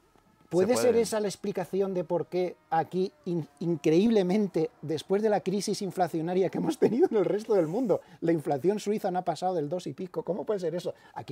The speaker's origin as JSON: {"language": "Spanish", "country": "Spain", "said": "los que nos tenemos que preocupar somos los españoles"}